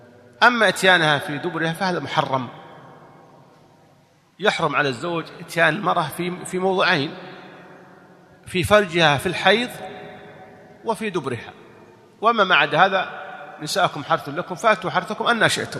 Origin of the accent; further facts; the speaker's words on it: Saudi Arabia; توفي عندنا في السعودية